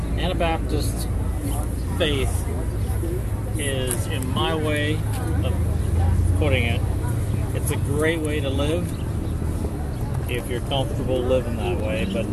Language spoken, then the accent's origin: English; Ohio, United States